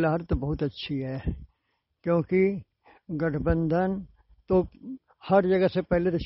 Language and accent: Hindi; Jalalabad, Uttar Pradesh, India; ग्राम post Jalalabad, जिला गाजीपुर का रहने वाला हूँ।